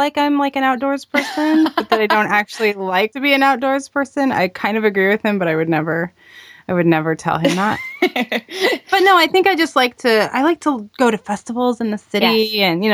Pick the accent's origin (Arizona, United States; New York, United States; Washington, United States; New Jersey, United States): Arizona, United States; also born or lived in China; now in Texas, United States; So I grew up in Arizona, and then we lived in China.